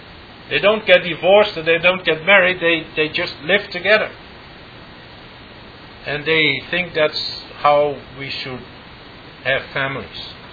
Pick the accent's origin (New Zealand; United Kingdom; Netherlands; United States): Netherlands; now in Canada; because I'm from Holland, they are very loose morally. Far more even than what we see here in Canada.